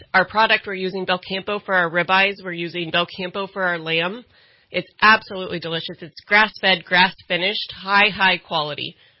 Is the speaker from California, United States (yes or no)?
yes; Palo Cedro, California, United States; Well, I grew up here, born and raised, well, not born and here, but I was raised in Palo Cedro, California.